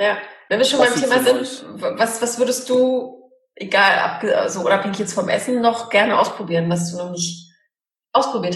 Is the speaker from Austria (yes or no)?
no; Poland; Ich bin ja auch Polin